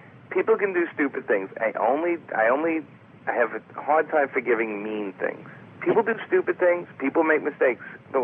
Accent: Brooklyn, New York, United States; Now, I'm a guy from Brooklyn my whole life.

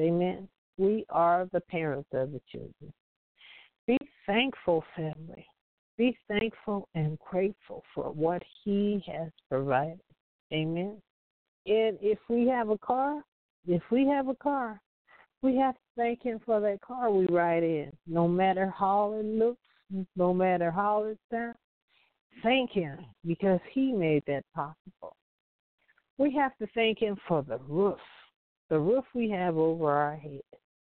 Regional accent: Compton, California, United States; When I was growing up as a kid, growing up in Compton, I tell you, family, we hit every fruit tree in the neighborhood

